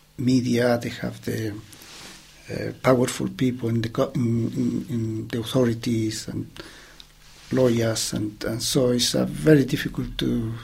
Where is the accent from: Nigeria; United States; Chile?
Chile; English is a second language; moved away; Yes, well, we hear that refugees, when we came from Chile during the Pinochet era, that many Chilean they were taken there and was they were interrogated and tortured in that particular place.